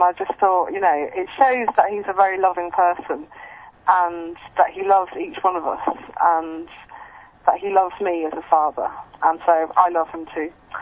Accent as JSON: {"language": "English", "region": "England", "country": "United Kingdom", "said": "I'm 25 and I'm from England."}